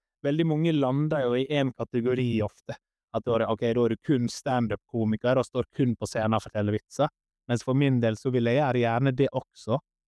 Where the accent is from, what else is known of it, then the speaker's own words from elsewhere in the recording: Larsnes, Møre og Romsdal, Norway; now in Oslo, Norway; Da jeg flyttet til Oslo, så husker jeg at folk hjemme på Larsnes sa, ja, nå skal han til Oslo bli skådespiller.